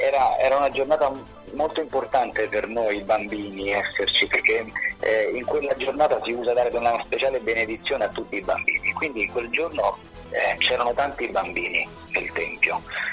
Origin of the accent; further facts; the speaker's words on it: Rome, Lazio, Italy; ma noi eravamo italiani, eravamo, siamo e saremo sempre cittadini italiani, nati e cresciuti in Italia, nati e cresciuti a Roma.